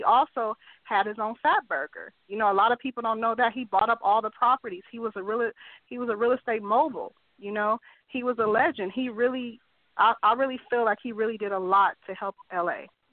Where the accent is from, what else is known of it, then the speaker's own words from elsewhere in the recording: Los Angeles, California, United States; You know, I am from Crenshaw. I grew up in the area, you know what I mean?